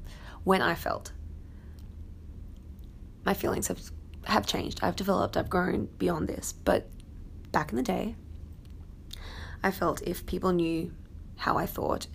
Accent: Brisbane, Queensland, Australia; In Brisbane, I'm from Brisbane

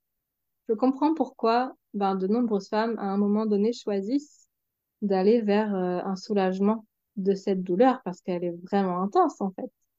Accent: Normandy, France; Oui, alors moi, je suis normande

